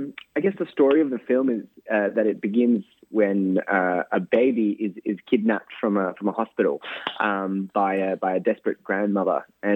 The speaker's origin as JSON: {"language": "English", "town": "Sydney", "region": "New South Wales", "country": "Australia", "tie": "born or raised there", "said": "I grew up in Western Sydney"}